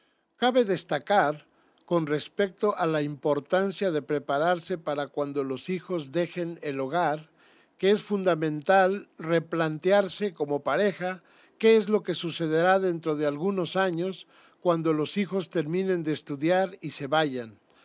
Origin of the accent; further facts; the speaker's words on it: Mexico; Nuestra formación de machos mexicanos no nos permite mostrarnos tan sensibles